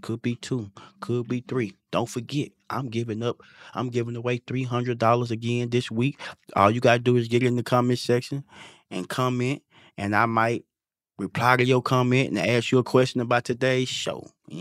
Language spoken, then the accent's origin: English; Texas, United States; I'm from Texas. Cornbread fed. I can cook clean. I can do it all.